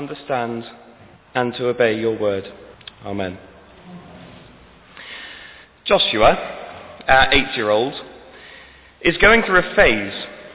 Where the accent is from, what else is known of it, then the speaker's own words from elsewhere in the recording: Pakistan; When I was a boy growing up in Pakistan, we were expecting some friends for dinner, and we had a power cut, which was not unusual.